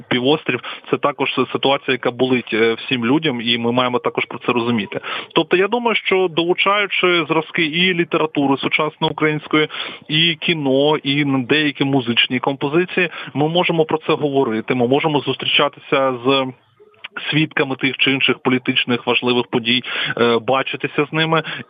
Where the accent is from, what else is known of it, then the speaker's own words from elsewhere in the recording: Luhansk Oblast, Ukraine; born there; first language ru; Ukrainian is a second language; moved away as an adult; я народився в російськомовній сім'ї на Луганщині, і в 2014 році через власне окупацію деяких регіонів Лугансько-Донецької області я був змушений виїхати